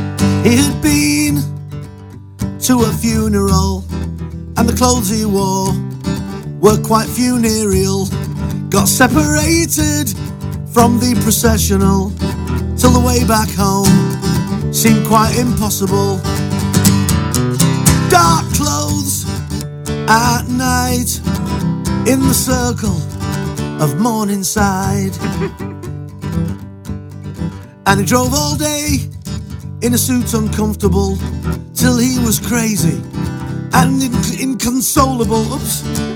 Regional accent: United Kingdom; I'm British. Quick slap, and I'm British.

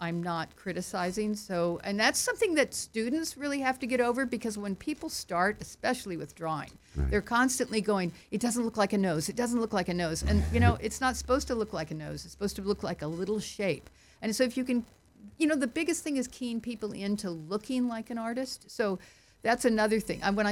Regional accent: Laguna Beach, California, United States; born there; I was born in Laguna, and when I came back to Laguna after serving in the Peace Corps

